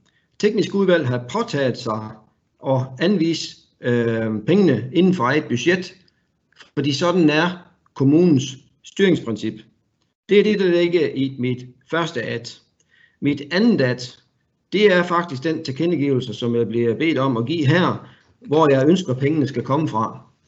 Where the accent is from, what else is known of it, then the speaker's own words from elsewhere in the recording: Central Denmark Region, Denmark; Jeg kommer fra Vestjylland. Der betaler man kontant, hvis man kan, og det kan vi.